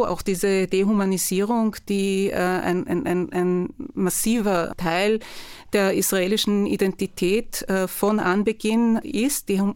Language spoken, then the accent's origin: German; Austria; born there; ich bin in Österreich geboren und war in einer jüdischen Jugendorganisation, die sehr links war und zionistisch.